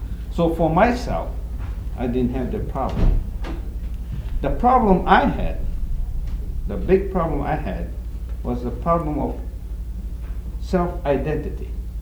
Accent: Hawaii, United States; I came from Hawaii, right? Born in Hawaii.

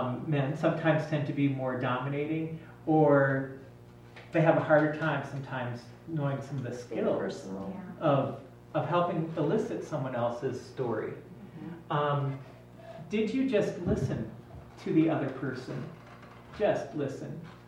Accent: Minnesota, United States; also born or lived in Chicago; now in Washington, D.C., United States; I grew up in Minnesota, but because of the Lutheran Volunteer Corps, I moved to Chicago, and then I went to D.C., and there's a whole story that I have about how I ended up to now be living in Washington, D.C.

